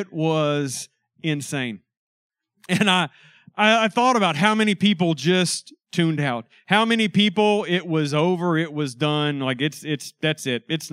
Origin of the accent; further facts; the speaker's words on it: Houston, Texas, United States; I grew up in Houston, real close to the stadium.